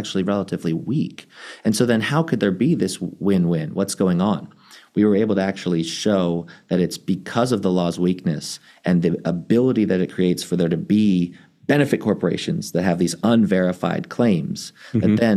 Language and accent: English; Maryland, United States; Maryland, my home state where I grew up, was the first in 2010.